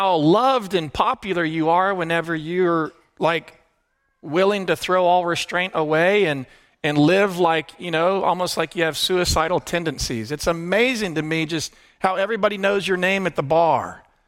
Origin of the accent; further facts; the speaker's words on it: Atlanta, Georgia, United States; And now, I grew up in Atlanta, terra firma, ground, and these waves were massive.